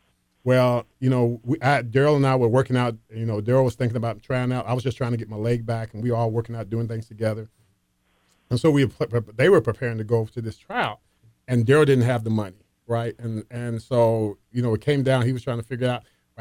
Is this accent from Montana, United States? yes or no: no; Louisville, Kentucky, United States; And even though I grew up in Louisville, you know, I used to say I was bi-coastal because I spent the summers in on 37 Broadway and I spent the rest of my time out in Newburgh.